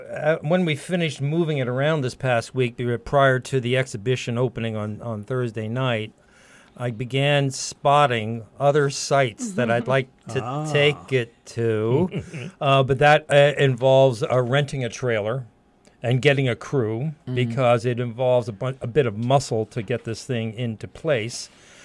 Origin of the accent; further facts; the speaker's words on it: Allentown, Pennsylvania, United States; also born or lived in New Orleans; So in the neighborhood I grew up in here in Allentown, it showed up on her front lawn